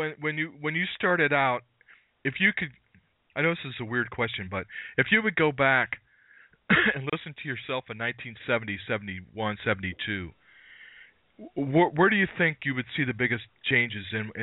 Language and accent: English; Ohio, United States; And I'm from Ohio, and, you know, I love the Youngstown sound. I love the Cleveland sound.